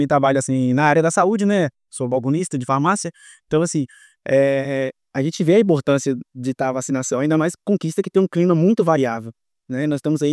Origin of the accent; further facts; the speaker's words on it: Brazil; Moro lá no, principalmente lotado no bairro Nova Cidade há mais de 23 anos, nascido e criado lá praticamente.